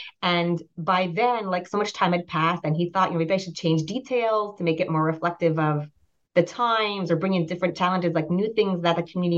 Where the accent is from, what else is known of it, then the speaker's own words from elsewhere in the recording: Pittsburgh, Pennsylvania, United States; moved away as an adult; I grew up in the States, moved around a lot as a child, but I spent most of my childhood years in Pittsburgh, Pennsylvania. I grew up in a Chabad Hasidic family, and when I finished high school, I went to Isra